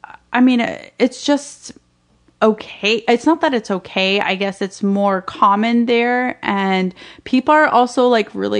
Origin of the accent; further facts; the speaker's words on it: Alabama, United States; like growing up in Alabama as a Palestinian Muslim, and people would be like, what?